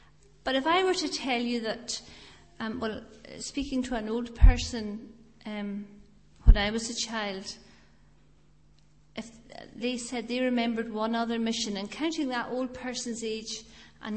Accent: Inverness, Scotland, United Kingdom; I was brought up in the Free Church of Scotland, up in the Highlands outside the town, or it's, I think it's a city now, of Inverness.

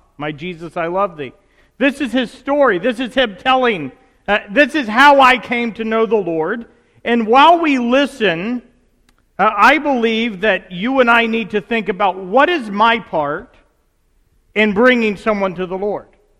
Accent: Tennessee, United States; I grew up in Tennessee, and at 8, 9 years old, I started going to church.

